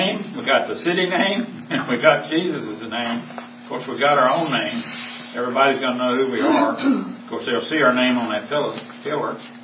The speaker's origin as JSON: {"language": "English", "region": "North Carolina", "country": "United States", "said": "Oh, you were from Philadelphia. I was from North Carolina."}